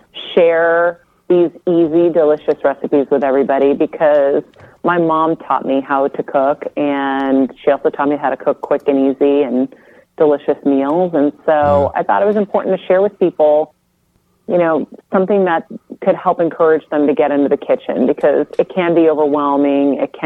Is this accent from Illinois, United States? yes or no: no; Medford, Massachusetts, United States